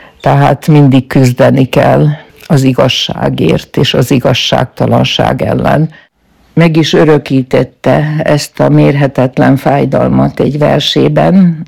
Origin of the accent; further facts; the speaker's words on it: Bajmok, Vojvodina, Serbia; Szabadka melletti kis faluban születtem, Bajmokon